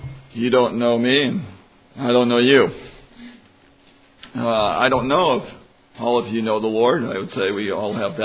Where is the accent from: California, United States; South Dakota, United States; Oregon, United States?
California, United States; I'm originally from California, West Coaster.